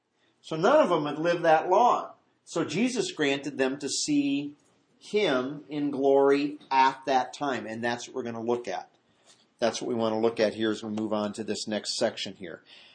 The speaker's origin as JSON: {"language": "English", "region": "Midwest", "country": "United States", "tie": "born or raised there", "said": "Growing up in the Midwest, you know, we had lots of electrical storms out there in the summer."}